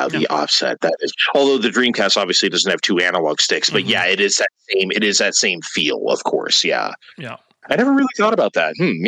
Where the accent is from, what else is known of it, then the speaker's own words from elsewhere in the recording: San Diego, California, United States; I'm from San Diego, so arcades abundant, right?